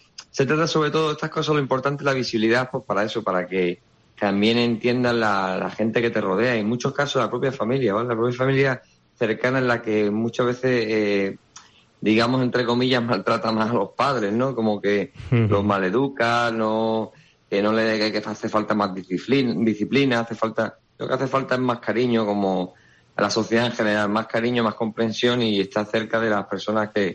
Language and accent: Spanish; Spain; somos 7 españoles